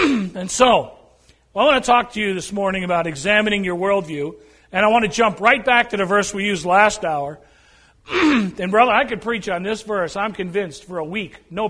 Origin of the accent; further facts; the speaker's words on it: New England, United States; Very simply, I grew up in New England. I didn't know the Lord. My family wasn't Christian.